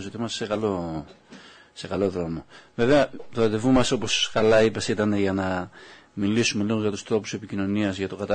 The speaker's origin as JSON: {"language": "Greek", "country": "Greece", "said": "Αισθάνομαι βαθιά συγκινημένος σαν Έλληνας πάνω απ' όλα, γιατί έχουμε ακολουθήσει μια καλή πορεία σαν Ελλάδα"}